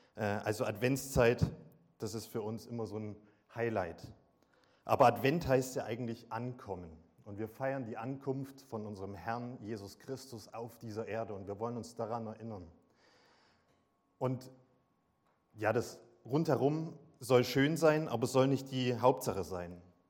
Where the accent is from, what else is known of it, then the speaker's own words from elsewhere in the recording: Saxony, Germany; Wir kommen ja aus dem Vogtland, das ist so Randerzgebirge, würden manche sagen. Ich würde sagen, es thront über dem Erzgebirge.